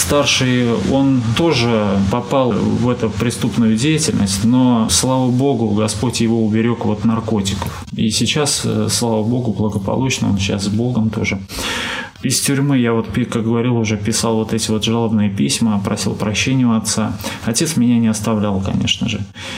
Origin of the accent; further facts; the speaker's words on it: Saratov, Saratov Oblast, Russia; Потом в середине 90-х годов в нашем городе, я из Саратова, в нашем городе появились наркотики